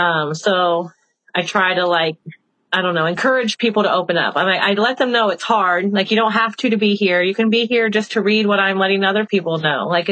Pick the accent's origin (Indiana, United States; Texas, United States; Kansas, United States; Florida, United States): Indiana, United States; Huntington; that was the person I was afraid to be in my hometown because I lived in a small community in northeastern Indiana.